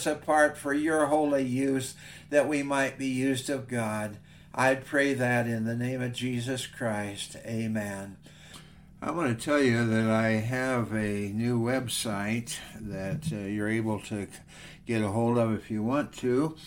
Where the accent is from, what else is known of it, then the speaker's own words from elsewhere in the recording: Walla Walla, Washington, United States; I remember when I was growing up in Walla Walla First Church of the Nazarene that we had a junior choir director